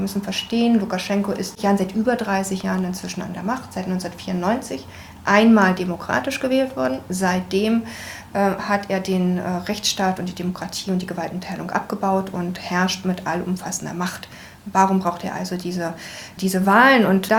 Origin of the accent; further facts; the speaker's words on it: Berlin, Germany; also born or lived in Belarus; Ich bin 1976 in Ostberlin geboren worden, in der DDR aufgewachsen. Politisch sozialisiert sicher durch die Wendezeit, weil meine Eltern in der Bürgerrechtsbewegung waren. Und etwa ein Jahrzehnt später hat es mich nach Belarus verschlagen